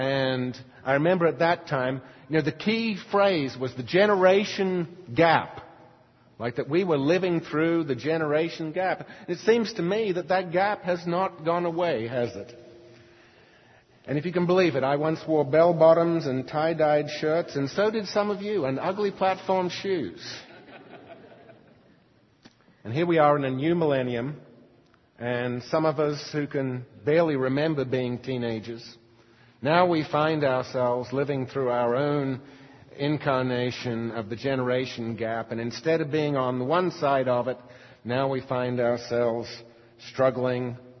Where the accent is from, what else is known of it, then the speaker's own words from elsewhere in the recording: Australia; accent: mostly Australian; now in Houston, United States; I'm actually from the deep south, Australia. That's my family moved there from Britain, and I grew up there, and I have a mostly Australian accent.